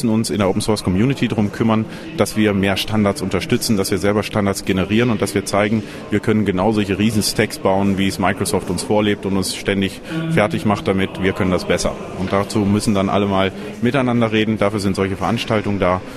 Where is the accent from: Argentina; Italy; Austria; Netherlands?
Netherlands; German is a second language; Die holländische Regierung, ich bin ja Holländer